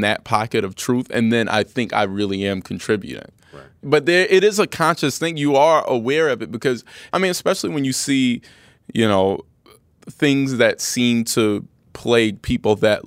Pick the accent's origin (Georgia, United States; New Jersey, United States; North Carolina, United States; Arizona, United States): North Carolina, United States; Winston-Salem; now in Los Angeles, United States; I mean, growing up in Winston-Salem was. I had a really fun.